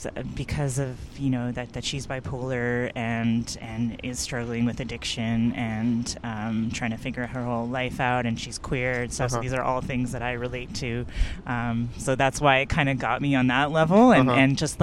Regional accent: North York, Ontario, Canada; I mean, I grew up in North York. I went to high school in North mm-hmm. York.

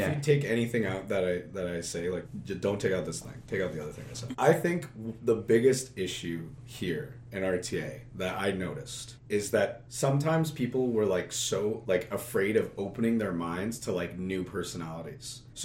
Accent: Brampton, Ontario, Canada; I'm from Brampton, like in Brampton, like, it's not cool to be outspoken

